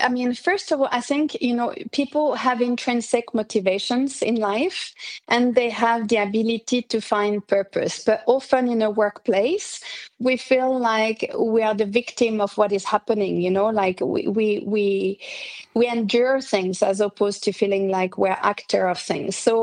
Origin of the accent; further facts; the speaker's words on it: Switzerland; moved away as an adult; I am originally from Switzerland, and I went to the US to study and do my master's degree.